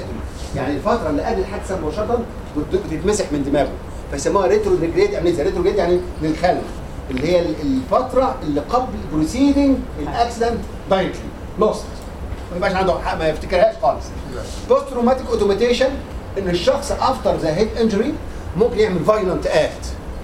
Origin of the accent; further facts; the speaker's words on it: Egypt; حتى عندنا في مصر يقول لك ايه